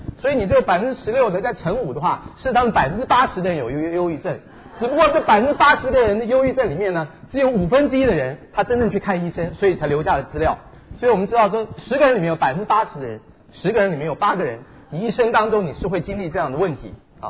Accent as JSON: {"language": "Chinese", "region": "Taipei", "country": "Taiwan", "tie": "born or raised there", "said": "我是在台北长大的孩子，我很少看到那些东西"}